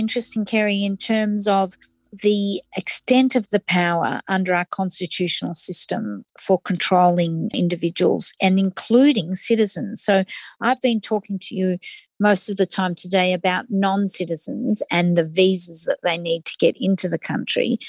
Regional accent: Australia; But the second point that you make is that as Australian citizens, we were blocked from leaving the country.

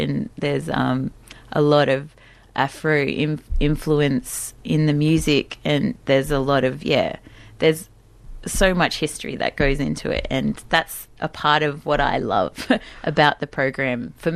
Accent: Australia; accent: Australian; Oh, do you want me to pronounce it with my great Australian accent?

